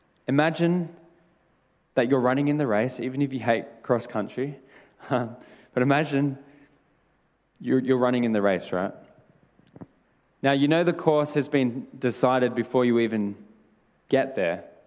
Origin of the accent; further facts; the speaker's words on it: Mundaring, Western Australia, Australia; because I grew up in Western Australia, in Mundaring, it was like a very hilly area.